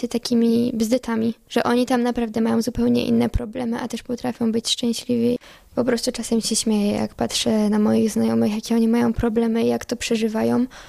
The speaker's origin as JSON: {"language": "Polish", "town": "Olimpin", "region": "Kuyavian-Pomeranian Voivodeship", "country": "Poland", "lives_now": "Łódź, Poland", "said": "pochodzę z Olimpina pod Bydgoszczą. Od paru lat mieszkam w Łodzi, ponieważ tam studiuję mikrobiologię."}